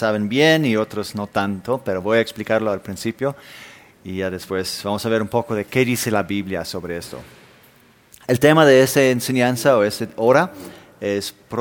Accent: Denmark; first language Danish; Spanish is a second language; en mi país, en Dinamarca, a veces están hablando y de repente dicen, ah, mañana

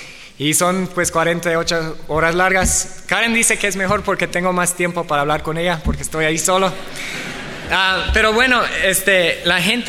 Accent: Mexico; yo crecí aquí en México, aquí con mis papás de misioneros

